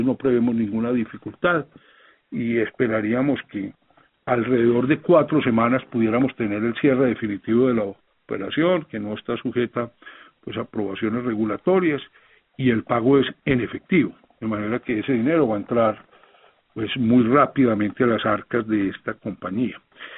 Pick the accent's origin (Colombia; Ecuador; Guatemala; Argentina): Colombia; porque para el país, como colombianos, es una llegada de un jugador extremadamente serio